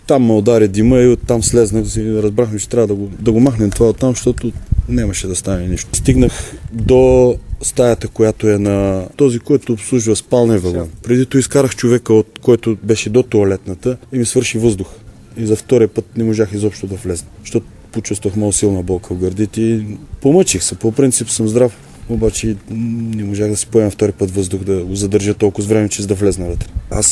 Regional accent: Plovdiv, Plovdiv Province, Bulgaria; аз не съм Червен бряг, от Пловдив съм

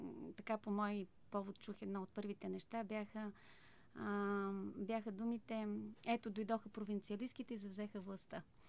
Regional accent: Hisar, Plovdiv Province, Bulgaria; born there; Аз лично съм родом от Хисар.

